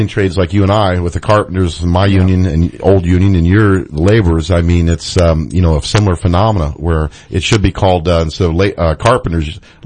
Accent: Germany; now in United States; I am from Germany originally, so I'm very familiar with single payer health care system, and unfortunately had to live under this American-style corporate system for many years.

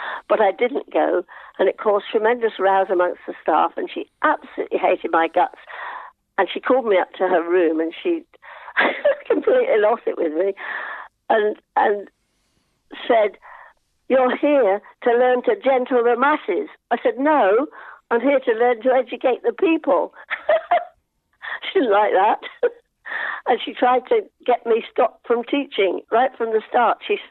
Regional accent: South West England, United Kingdom; born there; And I was born in Devon in 1937, before the war.

